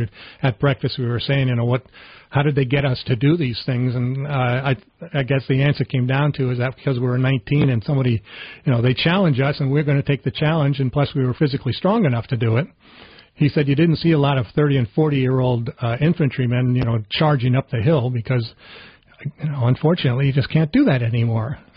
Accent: New Jersey, United States; I'm from New Jersey originally.

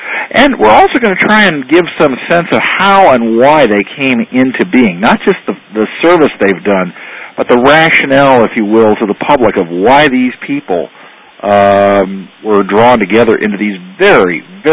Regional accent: California, United States; Well, I grew up in Southern California, very much with a family that was involved in the aerospace industry in various forms.

